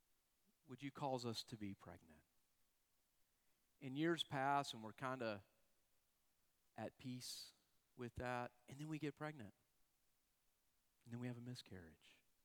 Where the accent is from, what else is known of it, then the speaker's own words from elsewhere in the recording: Georgia, United States; I'm from Georgia. I think a good peach pie is good.